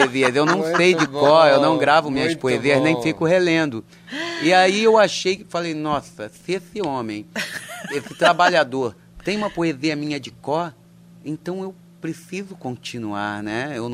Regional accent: Rio de Janeiro, Brazil; eu sou de Padre Miguel, moro lá

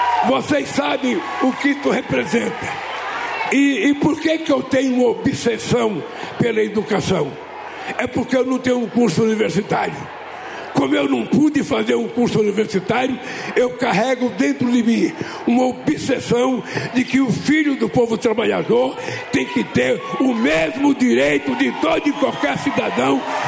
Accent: São Bernardo do Campo, São Paulo, Brazil; Eu sou de São Bernardo, morei lá há muito tempo

